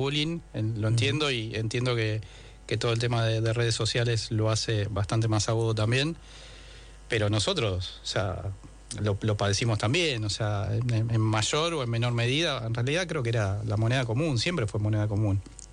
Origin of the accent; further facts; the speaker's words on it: Argentina; yo soy argentino, quiero ser igual que todos, no quiero destacar. Pero bueno, uno con la aportación de cara y esas cosas era difícil de disimular.